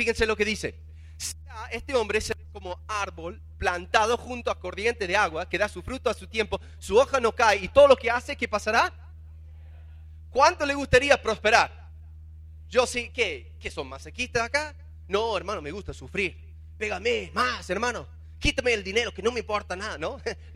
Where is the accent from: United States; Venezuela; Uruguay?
United States; No sé acá, pero yo soy de Estados Unidos